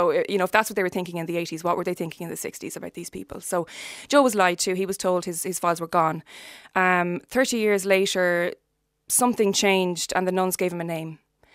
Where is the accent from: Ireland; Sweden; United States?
Ireland; as an Irish society, there are thousands and thousands of people in our daily lives that are adopted and we don't know they are